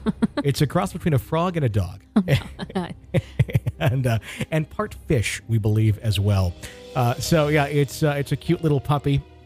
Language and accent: English; Wisconsin, United States; I believe this is a caller that is coming into us from... my home state of Wisconsin